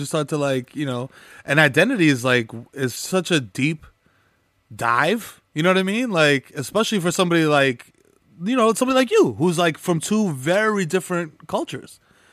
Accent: Cibao, Dominican Republic; I'm from the Cibao region. You know what I mean? Like, bordering on Haiti.

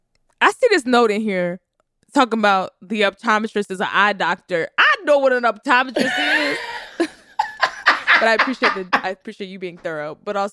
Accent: Texas, United States; I am from Texas. I know Beaumont. I've been to Beaumont. Back, you know, it's like country, like barefoot country. That's my vibe.

